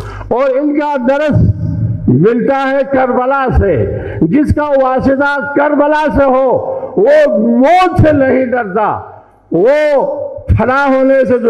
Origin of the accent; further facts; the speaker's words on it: Pakistan; ہمارا تعلق بہرحال یہ جغرافیائی اعتبار سے ہمارا تعلق اس ملک سے ہے، پاکستان سے ہے